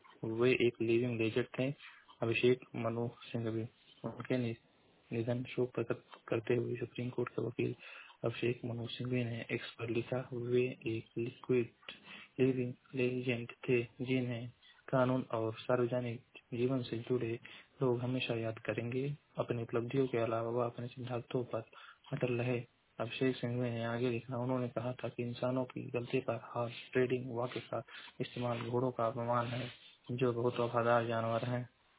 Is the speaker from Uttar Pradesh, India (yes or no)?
yes; Maharajganj, Uttar Pradesh, India; मैं जिला महाराजगंज का निवासी हूँ।